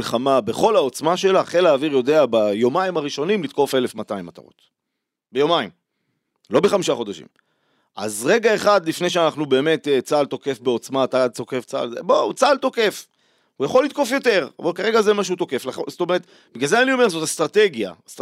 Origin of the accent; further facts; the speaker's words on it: Northern District, Israel; אני עד גיל 42 גדלתי בצפון, אוקיי, בפריפריה, צפת ומעלה.